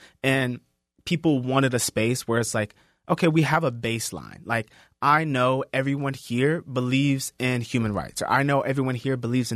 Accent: Georgia, United States; also born or lived in Los Angeles; now in Phoenix, United States; So I'm from Georgia, and then I moved to LA to go to school. And after school, I graduated and I moved to Phoenix, and I didn't know anybody in Phoenix.

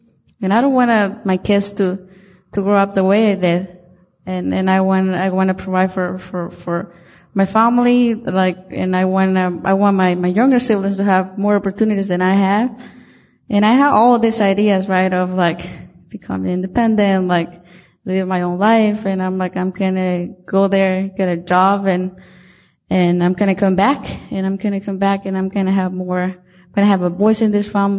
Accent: Guatemala; moved away; I decided to leave because growing up in Guatemala, I was one of nine siblings, and my parents were really poor.

